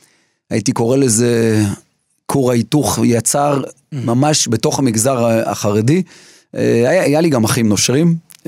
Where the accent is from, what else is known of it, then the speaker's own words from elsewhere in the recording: Jerusalem, Jerusalem District, Israel; אני זוכר גם שנולדתי וגדלתי בתוך הבית, כי לא היית יכול לצאת החוצה. וזהו, בגיל 5 עברנו לשכונת ארנוף.